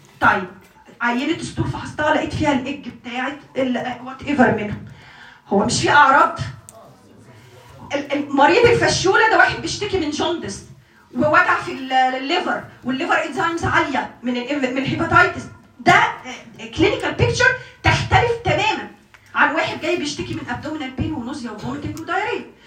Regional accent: Egypt; فطبعا عندنا في مصر بحيرات وبحار كتير

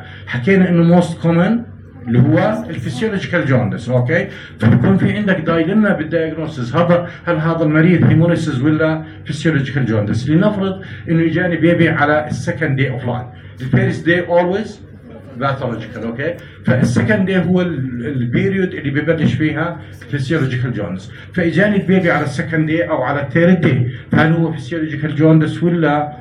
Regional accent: Jordan; it's very common عندنا بالأردن

